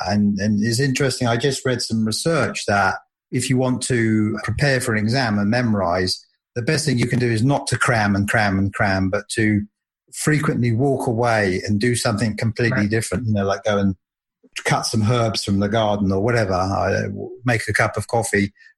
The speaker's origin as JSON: {"language": "English", "region": "England", "country": "United Kingdom", "said": "I'm from England, and we have this kind of like almost like a cliche that when anything's going wrong, you put the kettle on and you have a cup of tea."}